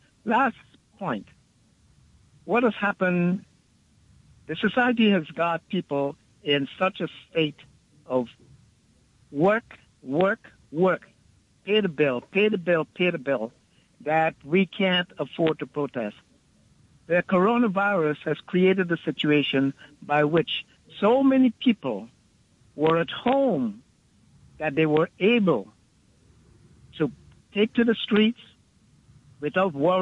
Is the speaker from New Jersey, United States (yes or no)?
yes; New Jersey, United States; I'm from New Jersey.